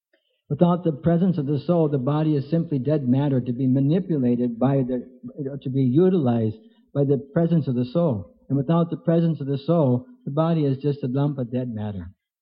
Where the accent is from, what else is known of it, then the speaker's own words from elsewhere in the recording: North Dakota, United States; born there; I was born in North Dakota. Now you met somebody from North Dakota, that means you're a rare person, right?